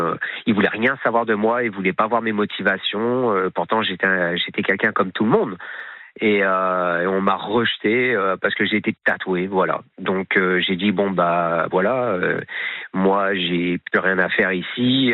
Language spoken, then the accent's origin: French; France; born there; moved away; also born or lived in Canada; en tant que Français né en France et qui est parti au Canada quand il était quand même assez jeune et qui vient de revenir en France il y a un mois et demi.